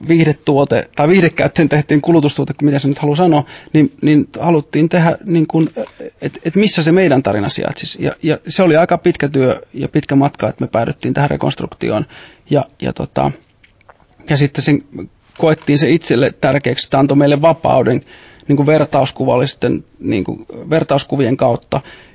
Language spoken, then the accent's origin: Finnish; Eastern Finland, Finland; mä tuun Itä-Suomesta, pienestä maaseutukaupungista